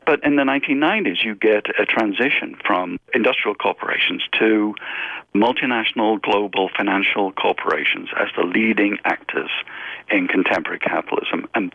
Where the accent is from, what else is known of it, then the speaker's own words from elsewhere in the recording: England, United Kingdom; In Western Europe, I grew up in England